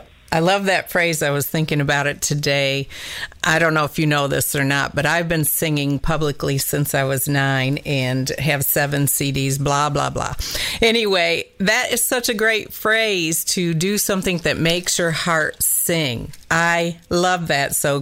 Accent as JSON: {"language": "English", "region": "Michigan", "country": "United States", "tie": "born or raised there", "said": "and I'm from Michigan. So, of course, I grew up knowing about …"}